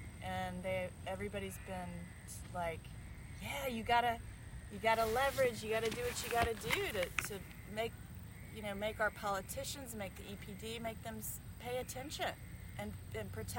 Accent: Georgia, United States; I wasn't ever taught the watersheds growing up in Georgia.

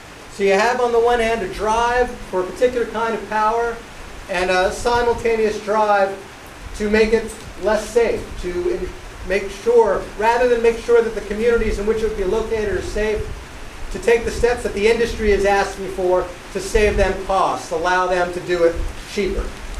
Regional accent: New York, United States; You know, I grew up here in the Hudson Valley. And when I was a little kid, no one wanted to go near the river.

